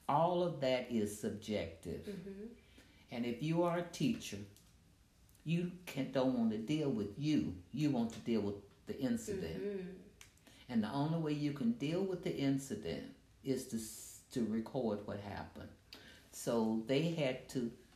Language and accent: English; Roanoke, Virginia, United States; Oh, I grew up in Roanoke, Virginia. And Roanoke is very different from Petersburg.